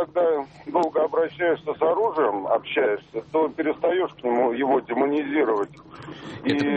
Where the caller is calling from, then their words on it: Moscow Oblast, Russia; я из Московской области.